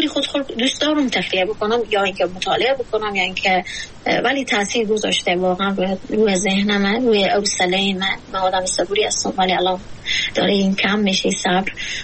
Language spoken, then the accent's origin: Persian; Afghanistan